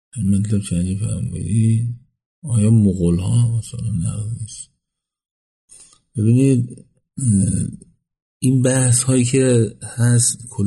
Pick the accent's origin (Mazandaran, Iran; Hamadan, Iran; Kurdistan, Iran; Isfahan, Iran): Isfahan, Iran; من خودم اصفهانیم ولی تو شیرازی‌ها که اینو میگن